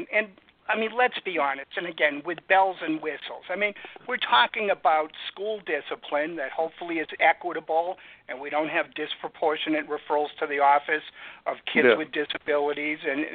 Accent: Massachusetts, United States; But, you know, I grew up outside of Boston, so those old habits die young.

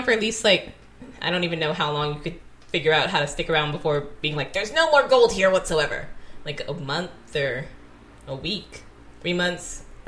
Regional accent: California, United States; I'm from California, I learned the whole California history about Golden State

